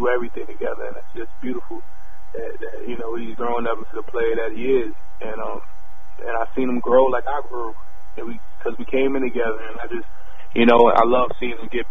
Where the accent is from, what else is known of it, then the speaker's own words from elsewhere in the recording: Queens, New York, United States; I've seen some wild things growing up in Jamaica, Queens, and I've been a part of some things that, you know, weren't the best things to be a part of.